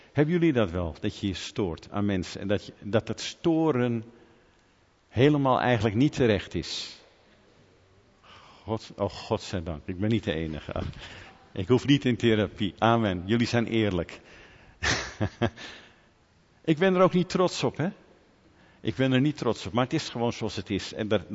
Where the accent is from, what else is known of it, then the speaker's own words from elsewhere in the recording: Netherlands; Ik ben een Nederlander, dus ik stoot me, als ik een slechte dag heb, aan een hele hoop dingen.